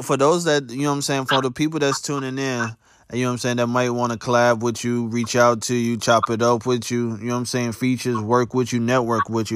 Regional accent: Chicago, Illinois, United States; I'm from the Chicagoland area where, you know what I'm saying, in a lot of parts of Chicago, it ain't so much the talent

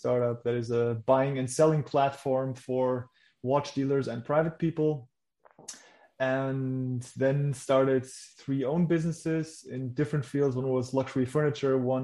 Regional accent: Germany; born there; English is a second language; my first language is not English. So I was born in Germany

